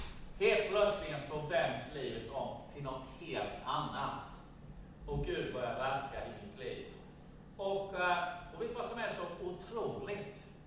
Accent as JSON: {"language": "Swedish", "town": "Jönköping", "region": "Jönköping County", "country": "Sweden", "tie": "born or raised there", "said": "Jag är född i Jönköpings största loserfamilj."}